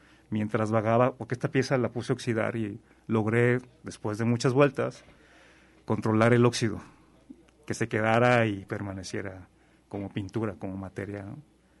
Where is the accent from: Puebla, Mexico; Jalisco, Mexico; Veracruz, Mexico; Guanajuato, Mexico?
Jalisco, Mexico; Guadalajara; also born or lived in Mexico City; now in Oaxaca, Mexico; Yo todavía sigo diciendo que yo soy de Guadalajara. Aunque nací en el DF y ahora vivo en Oaxaca, pues hay cosas, mis padres todavía viven aquí.